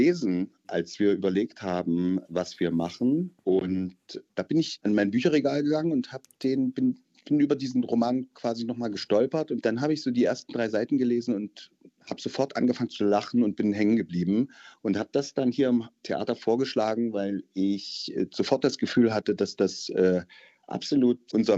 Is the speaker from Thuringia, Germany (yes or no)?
yes; Thuringia, Germany; Also ich komme ja aus Thüringen zum Beispiel. Da ist auch meine ganze Familie und kenne ich einfach noch viele Menschen.